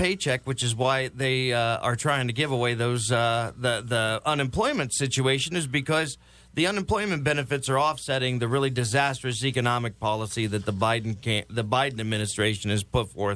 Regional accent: Indiana, United States; Normally, I'm from Indiana. Originally, we used to do the farmer wave as you're driving down

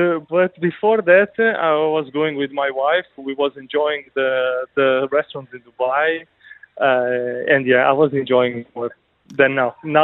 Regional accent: Lisbon, Portugal; English is a second language; Well, I grew up in Lisbon.

